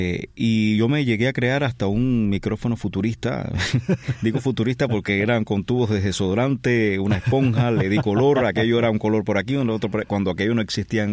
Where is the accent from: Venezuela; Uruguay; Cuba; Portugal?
Cuba; Trinidad, Sancti Spíritus; Trinidad en Santi Spíritus. Nací ahí, en el reparto Armando Mestre.